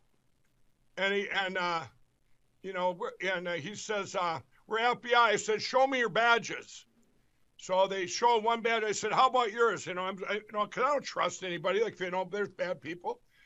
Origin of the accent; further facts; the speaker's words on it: Chaska, Minnesota, United States; also born or lived in Mankato, Minnesota; it's two hours back to my hometown of Chaska, Minnesota. Well, I stopped where I was born, incidentally, in Mankato, Minnesota.